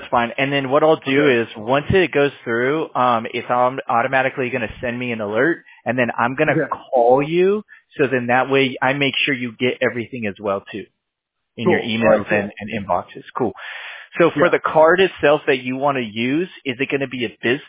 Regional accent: California, United States; Just, born and raised in California, it's just a lot.

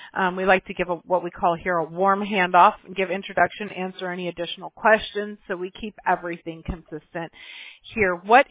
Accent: Mobile, Alabama, United States; born there; I was born in Mobile, Alabama, so I'm about as far south as you can get

